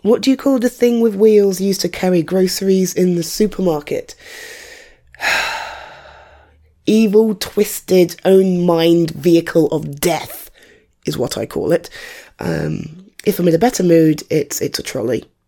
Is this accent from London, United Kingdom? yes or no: yes; London, United Kingdom; as I was growing up in North London, other people used to tell me that I spoke in a very posh way